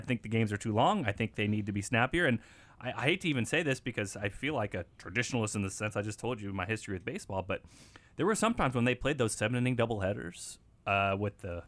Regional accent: Emporia, Kansas, United States; I remember I grew up in Emporia, so they would have the mini schedule, the pocket schedule

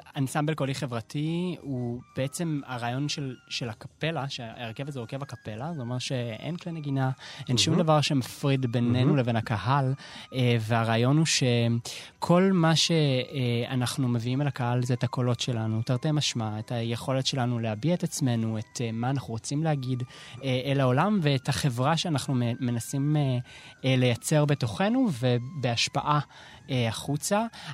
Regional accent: Tel Aviv, Tel Aviv District, Israel; אני יליד שכונת התקווה

